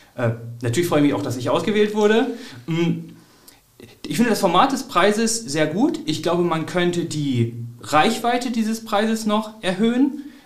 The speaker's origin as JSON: {"language": "German", "town": "Hamelin", "region": "Lower Saxony", "country": "Germany", "said": "Ich komme aus Niedersachsen, also ich komme aus Hameln"}